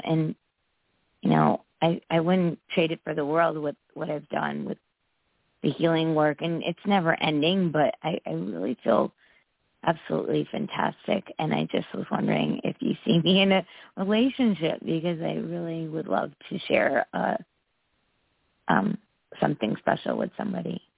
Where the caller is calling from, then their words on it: Connecticut, United States; from Connecticut.